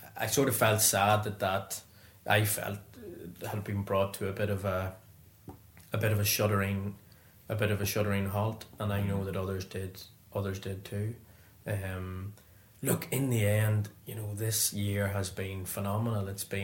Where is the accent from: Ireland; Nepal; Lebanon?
Ireland; Secondly, as an Irishman coming in here, having been prominent in the Irish community, we've never had anybody like me before.